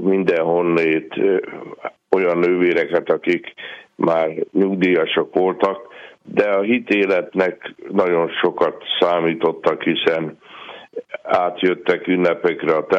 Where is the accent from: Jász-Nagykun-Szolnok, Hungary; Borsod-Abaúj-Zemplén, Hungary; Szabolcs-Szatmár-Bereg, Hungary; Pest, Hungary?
Pest, Hungary; Gyón; Én gyóni születésű vagyok, és most itthon vagyok éppen Gyónon